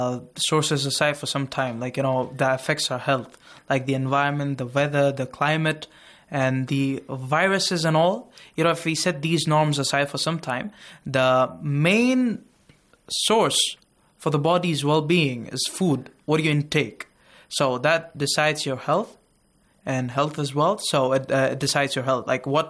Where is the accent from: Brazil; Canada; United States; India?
India; I'm from India and I'm studying in the Islamic Seminary of Qom.